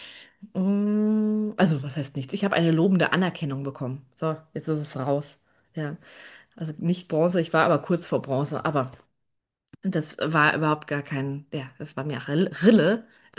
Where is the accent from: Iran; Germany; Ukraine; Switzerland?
Germany; Frankfurt, Hesse; da wohnt noch meine Tante, meine Oma, mein Opa. Genau, und ist auch meine Heimat.